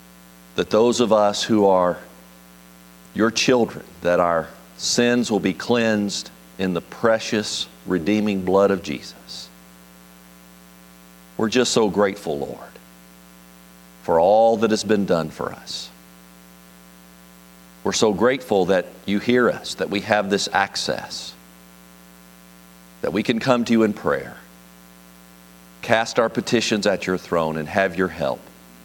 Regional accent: Indiana, United States; Now, I must tell you that growing up in Indiana and being a Kentucky fan is a very painful experience.

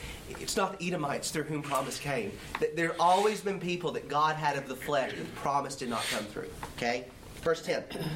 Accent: United States; I, as an American, am so accustomed to my freedom of choice and my liberties

